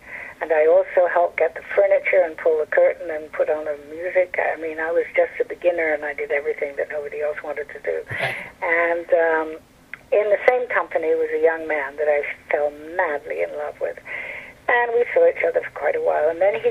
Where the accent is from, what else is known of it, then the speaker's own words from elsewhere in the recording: United Kingdom; he's Australian and I'm British, and the Australians don't like the Brits.